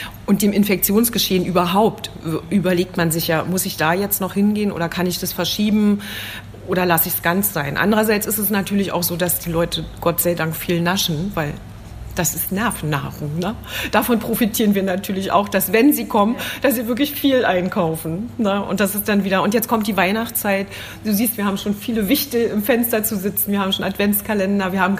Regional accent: Thuringia, Germany; wir kommen aus Thüringen

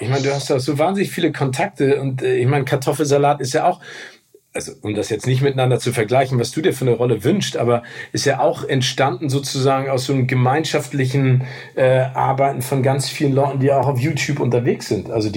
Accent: Phoenix, Arizona, United States; Ich bin ja in Amerika aufgewachsen und da sitze ich in meiner Windel oben auf dem Dach in Phoenix im Autokino.

